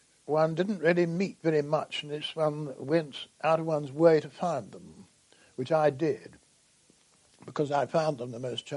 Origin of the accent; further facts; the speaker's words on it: Sutton, London, United Kingdom; born there; I was born in Sutton, Surrey.